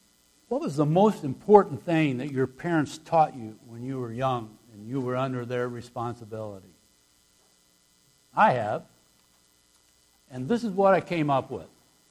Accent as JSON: {"language": "English", "town": "Elston", "country": "United States", "tie": "born or raised there", "said": "We grew up in Elston, just west of here."}